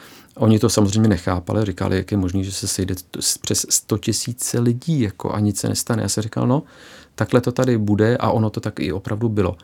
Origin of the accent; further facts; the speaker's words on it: Belgrade, Serbia; tatínek je Srb, ale původem z Bosny a moje maminka je Češka, původem z Prahy. Narodil jsem se v Bělehradě, kde jsem vyrůstal v paneláku na předměstí Bělehradu